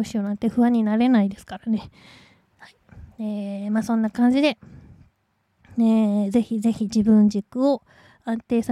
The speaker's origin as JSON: {"language": "Japanese", "region": "Tohoku", "country": "Japan", "tie": "born or raised there", "said": "自分の実家東北の方に帰ろうかなと思ってたんですけど"}